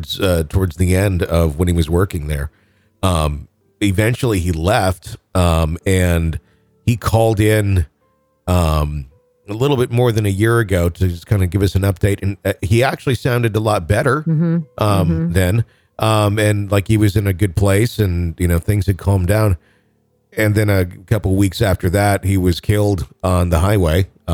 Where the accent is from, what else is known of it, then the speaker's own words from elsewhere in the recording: Leeds, Yorkshire and the Humber, United Kingdom; I'm from Leeds in the Kumas.